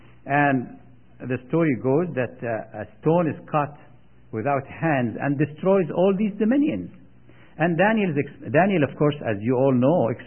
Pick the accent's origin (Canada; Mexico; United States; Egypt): Egypt; I happened to be visiting my home country, Egypt, in November this year, last year, and in December.